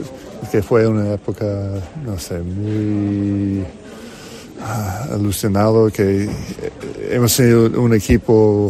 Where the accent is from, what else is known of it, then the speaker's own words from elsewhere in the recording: California, United States; Spanish is a second language; Soy un poco más viejo ahora. Sí, soy de California y ahora vivimos en Utah y en Virginia.